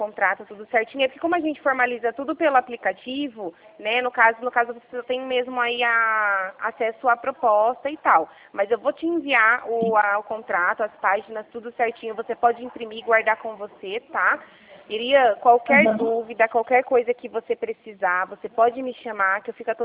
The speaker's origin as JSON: {"language": "Portuguese", "town": "Rio Claro", "region": "São Paulo", "country": "Brazil", "said": "É Rio Claro. A gente fala do interior de São Paulo, tá?"}